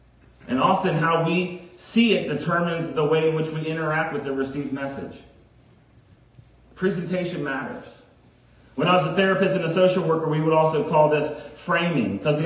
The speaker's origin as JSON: {"language": "English", "region": "Southern United States", "country": "United States", "said": "Because I'm from the South, and I love me some soul food."}